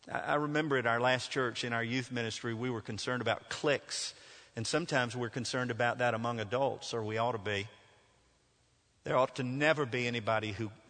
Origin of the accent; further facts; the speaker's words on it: Nashville, Tennessee, United States; I grew up in Nashville, and I grew up as a Vandy fan